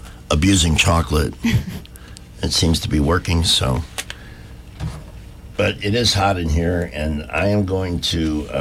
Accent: Midwest, United States; I'm from the Midwest.

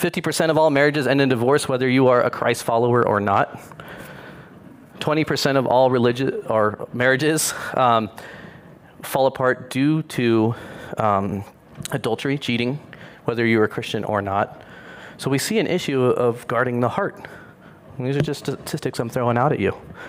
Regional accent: South Lake Tahoe, California, United States; I grew up in South Lake Tahoe in the Keys, and it was a wealthy neighborhood, and we were not wealthy.

